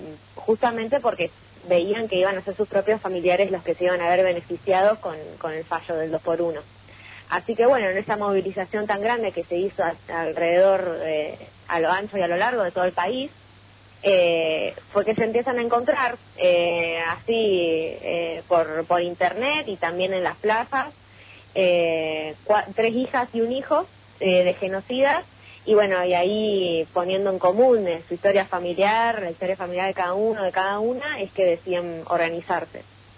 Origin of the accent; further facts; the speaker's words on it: Puerto San Julián, Santa Cruz, Argentina; Yo soy de Puerto San Julián, así que un placer estar hablando, aunque sea a la distancia, con mi gente patagónica.